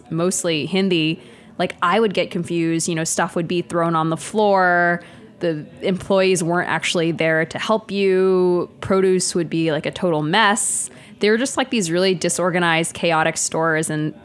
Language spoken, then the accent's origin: English; United States; Like, I grew up in America, and the food that I ate in America were these really awesome mashup dishes.